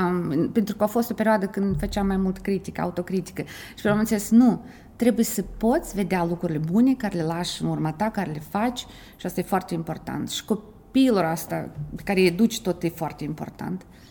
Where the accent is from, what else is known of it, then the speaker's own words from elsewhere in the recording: Moldova; Moldova, eu sunt din Moldova